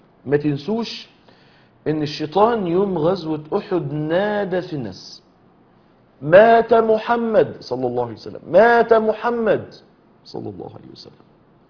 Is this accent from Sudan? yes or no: no; Egypt; باللغة الدارجة عندنا في مصر